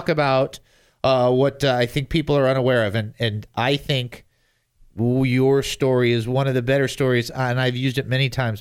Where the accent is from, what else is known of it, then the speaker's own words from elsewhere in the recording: Michigan, United States; And since I'm from Michigan, that's just something you do.